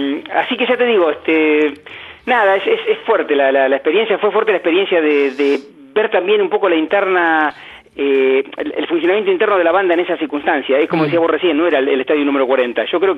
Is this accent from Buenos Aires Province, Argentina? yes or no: yes; La Plata, Buenos Aires Province, Argentina; Yo tengo el recuerdo, bueno, yo soy de La Plata